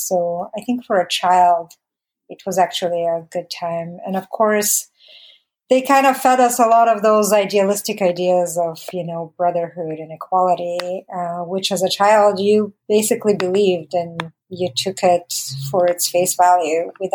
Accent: Bulgaria; I was born in a mid-sized city for Bulgaria. So yes, I definitely grew up in a city, not a huge city.

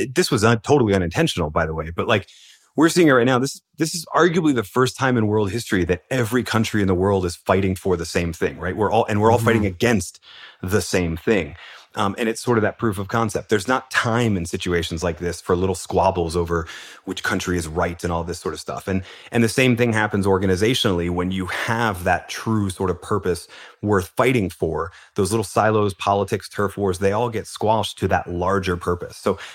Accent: Philadelphia, Pennsylvania, United States; because I'm from Philadelphia and we're the city of underdogs.

